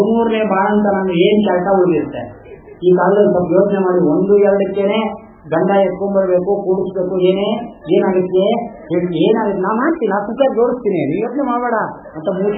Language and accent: Kannada; Karnataka, India; ನಾವು ಮೈಸೂರಿನವರೇ ಅಲ್ಲಪ್ಪ, native place Kaveri ತೀರ.